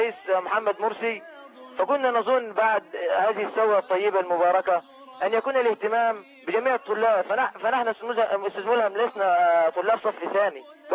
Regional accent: Zawyat Abu Shousha, Beheira, Egypt; قريتي قرية زاوية أبو شوشة.

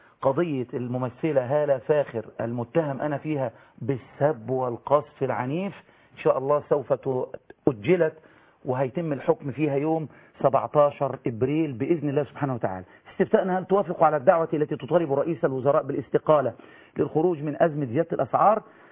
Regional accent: Egypt; الأزهر عندنا في مصر

